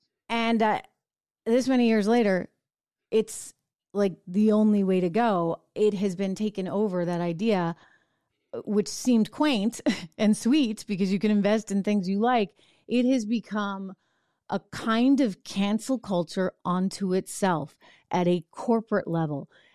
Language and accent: English; New Hampshire, United States; because I'm from New Hampshire and it's this little teeny tiny state.